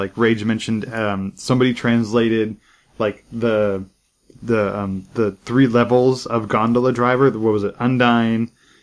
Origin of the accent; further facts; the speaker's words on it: United States; I know I'm American, but I'm not that impatient.